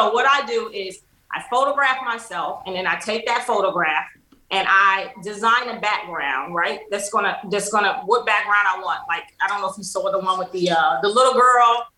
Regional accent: New York City, New York, United States; like growing up in New York City as a kid, it was rough. You know, there's a lot of bullying, you know, there's a lot of influence.

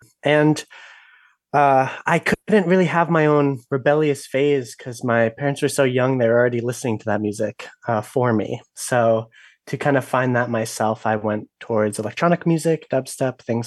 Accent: Poughkeepsie, New York, United States; born there; Well, I was born in Poughkeepsie, New York, upstate, about 2 hours of the city.

